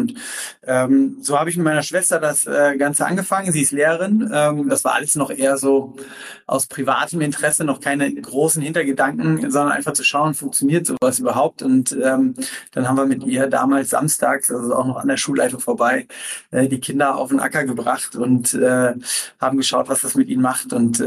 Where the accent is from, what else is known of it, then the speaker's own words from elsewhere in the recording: Rhineland, Germany; also born or lived in Washington, United States / Potsdam, Germany; Ich bin ursprünglich auf dem Bauernhof groß geworden im Rheinland